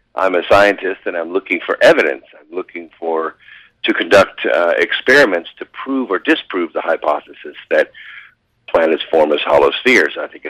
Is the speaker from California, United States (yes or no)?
yes; California, United States; Sure. I grew up in California, went in the Air Force in 1973, studied electronics and physics there, got out, went to college